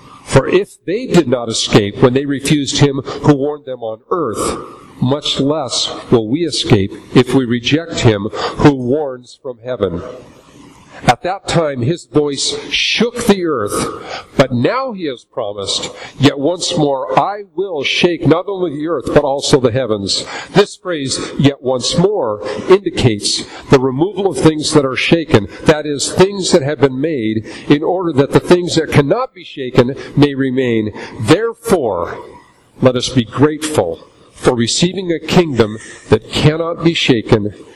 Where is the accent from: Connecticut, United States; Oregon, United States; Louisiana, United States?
Oregon, United States; Portland; on a clear day, we're all from the Portland area